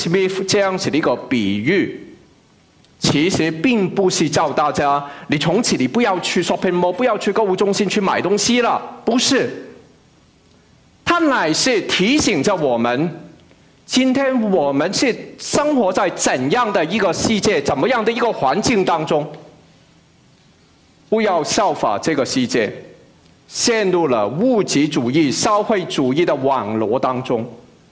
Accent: Macau; now in United States; 我刚才说我是在澳门长大的，我小时候没有注意到有那么多，来了美国以后再回去

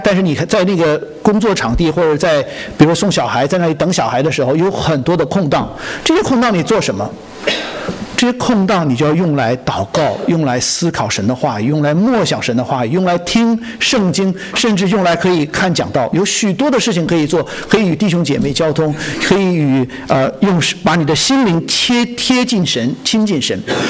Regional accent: China; 就是我们从小在这个中国大陆学

